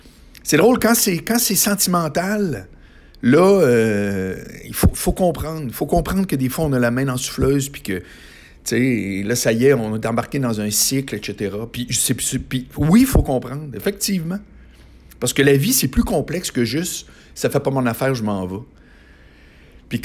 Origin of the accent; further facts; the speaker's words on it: Quebec City, Quebec, Canada; je viens de Québec, là, tu sais.